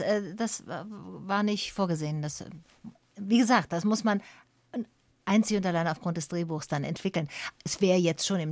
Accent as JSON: {"language": "German", "region": "Berlin", "country": "Germany", "said": "Ja, ich weiß, ich komme aus Berlin und in Großstädten ist es sowieso jetzt nochmal."}